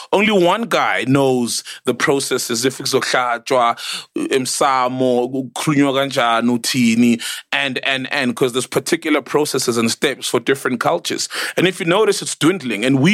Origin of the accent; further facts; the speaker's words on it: United States; this is my culture. I'm American, from America or whatever.